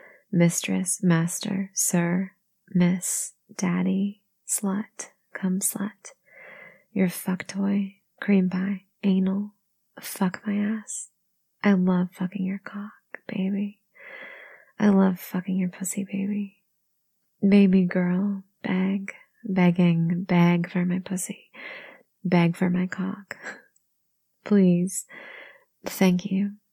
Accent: the South, United States; accent: Southern; Someone actually asked me if I hid or stifled my southern accent, and I don't.

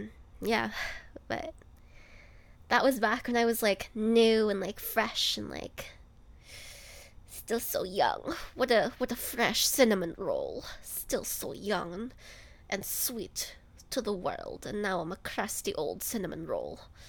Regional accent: Canada; It's Canadian. I'm Canadian.

